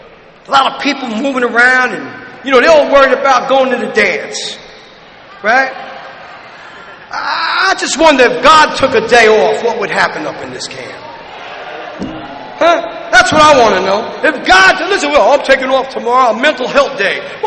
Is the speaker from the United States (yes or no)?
yes; Brooklyn, New York, United States; Listen, man, I'm from Brooklyn. We don't have pikes.